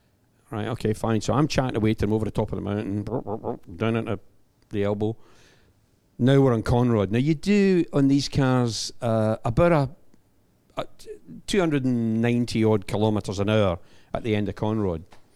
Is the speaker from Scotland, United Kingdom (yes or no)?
yes; Scotland, United Kingdom; So every pub I go into in Australia, they buy me a drink now because I'm the Scotsman that swore on live television.